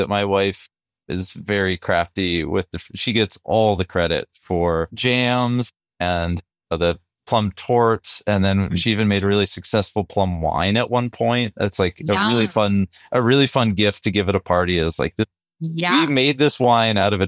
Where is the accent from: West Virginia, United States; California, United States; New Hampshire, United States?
New Hampshire, United States; now in Washington, United States; I grew up in New Hampshire and now I'm here in Washington